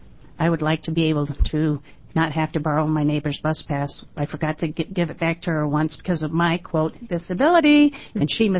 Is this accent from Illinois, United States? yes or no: no; Portland, Oregon, United States; I'm from Portland, Oregon, by the way.